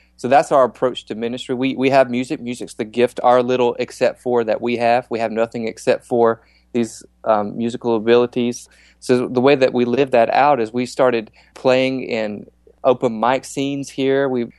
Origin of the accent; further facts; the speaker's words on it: Asheville, North Carolina, United States; I grew up in Asheville, North Carolina. I gave my life to Jesus when I was 15 years old.